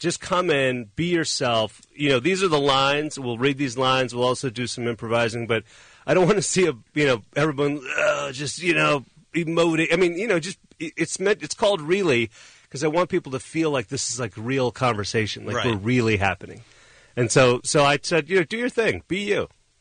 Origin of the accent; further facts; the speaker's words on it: Chicago, Illinois, United States; I started a comedy group because I was already from Chicago and I'd done some sketch and some of that thing.